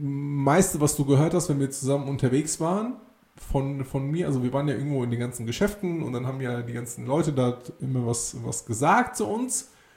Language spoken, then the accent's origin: German; Greece; die haben dann herausgefunden, ich bin Grieche